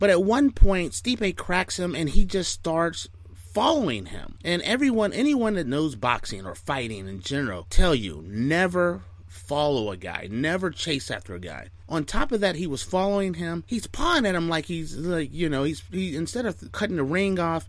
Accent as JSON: {"language": "English", "town": "Cleveland", "region": "Ohio", "country": "United States", "tie": "born there", "said": "considering I was born in the Cleveland, Ohio area."}